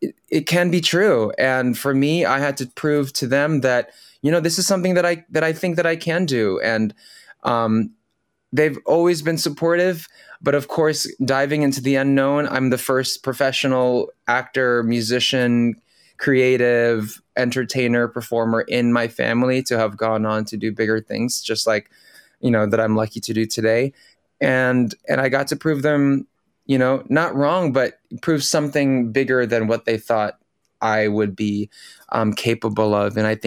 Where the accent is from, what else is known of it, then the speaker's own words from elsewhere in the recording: Philippines; first language Tagalog; English is a second language; in Tagalog, my native language.